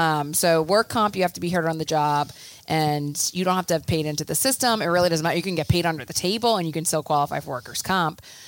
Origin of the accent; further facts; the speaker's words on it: Pennsylvania, United States; So I'm from Bucks County.